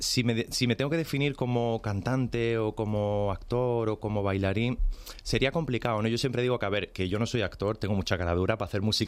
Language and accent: Spanish; Granada, Andalusia, Spain; me recuerdan mucho a las cruces de mi tierra, de Granada, ¿no?